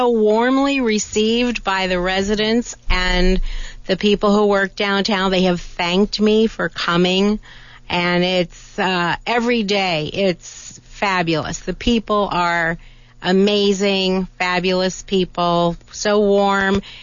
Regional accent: San Francisco, California, United States; now in Tucson, United States; Originally from San Francisco.

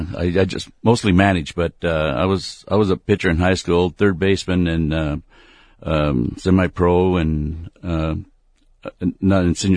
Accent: Tucson, Arizona, United States; Well, I'm a native Tucsonian, born and raised in front of a mountain there.

